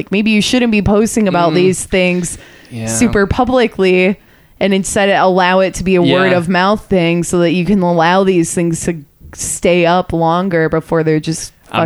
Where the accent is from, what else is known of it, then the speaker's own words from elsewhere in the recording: Michigan, United States; I'm from Michigan, and in Michigan, well, maybe not all of Michigan